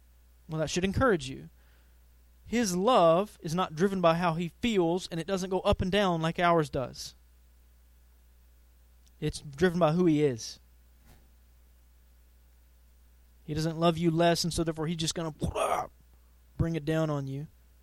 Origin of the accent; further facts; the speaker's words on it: Texas, United States; I grew up in East Texas